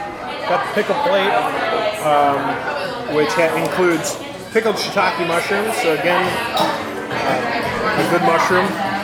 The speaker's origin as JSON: {"language": "English", "region": "Minnesota", "country": "United States", "said": "As a Minnesotan, I feel bad saying this, but I'm slowly coming around to beets."}